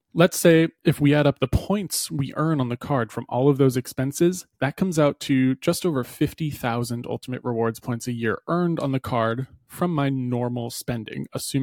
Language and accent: English; New Hampshire, United States; I am from New Hampshire originally, so that's usually where I fly in and out of.